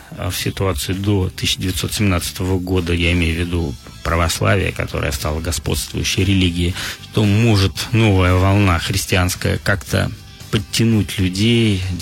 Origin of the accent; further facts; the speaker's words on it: Moscow, Russia; Мой прадед был полицмейстер, начальник полицейского участка в Москве. Мы с тобой москвичи.